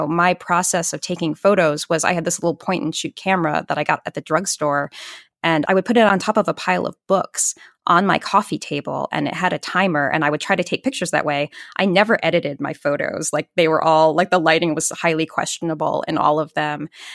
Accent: Beacon, New York, United States; And I do them in my hometown of Beacon, New York.

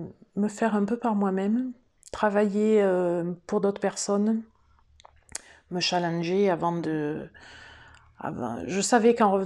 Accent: France; c'est comme on est français, on est né là-dedans, on est bercé par nos repas de famille

